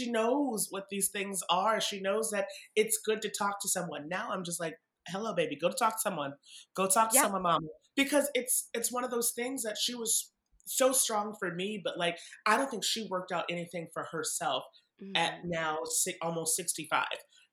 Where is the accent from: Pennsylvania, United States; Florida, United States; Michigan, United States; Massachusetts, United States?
Massachusetts, United States; I grew up in Massachusetts.